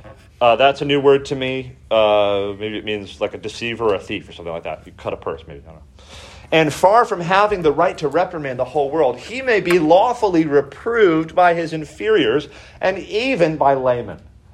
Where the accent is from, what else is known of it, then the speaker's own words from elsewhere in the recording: United States; Though there is a KFC right on the high street, which I never felt more proud as an American.